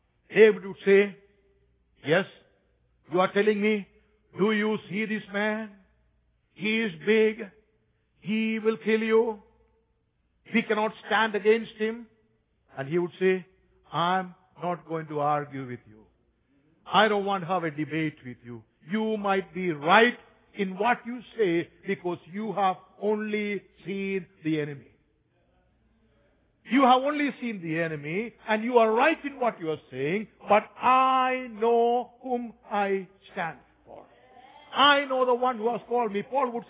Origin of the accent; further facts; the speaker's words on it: Kerala, India; are you planning to sell your house and go back to your state in Kerala? That's my hometown.